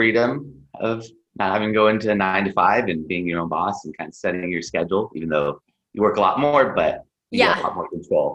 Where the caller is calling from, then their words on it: Los Angeles, California, United States; I am in Los Angeles, California.